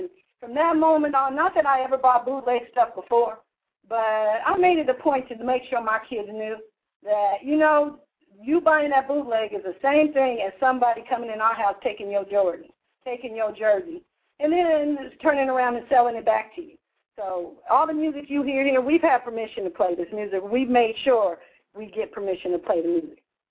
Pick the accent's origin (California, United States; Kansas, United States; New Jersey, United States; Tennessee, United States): California, United States; Los Angeles; now in Sacramento, United States; I'm coming out of Sacramento, California, although I was born and raised in Los Angeles.